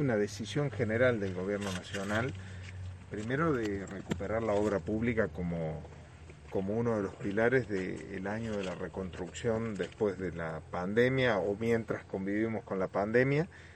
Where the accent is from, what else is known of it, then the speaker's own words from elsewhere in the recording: Córdoba, Argentina; lo digo como cordobés.